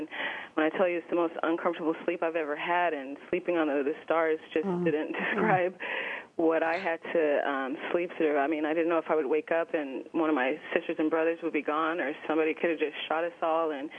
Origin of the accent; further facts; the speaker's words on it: Louisiana, United States; Well, before I entered Ms. G's class, I grew up in Louisiana